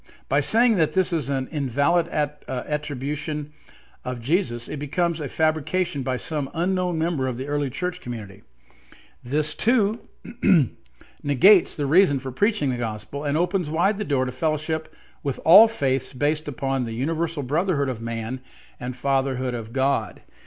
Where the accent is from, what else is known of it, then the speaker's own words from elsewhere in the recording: Evansville, Indiana, United States; Head of the seminar, Robert Funk, who I've mentioned before, is from my hometown, Evansville, Indiana